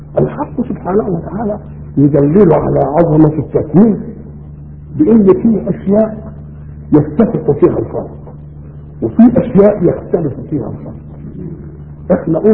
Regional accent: Egypt; accent: Egyptian; ولذلك احنا لما نروح بلاد ان كلمناهم بلهجتنا المصريه ما يفهموش ولا كلمه.

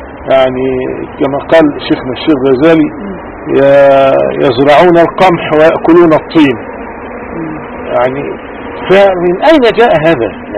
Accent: Egypt; وجدنا الذين يملكون الالاف من الافدنة في قريتنا وفيما حولها وفي مصر بصفة عامة

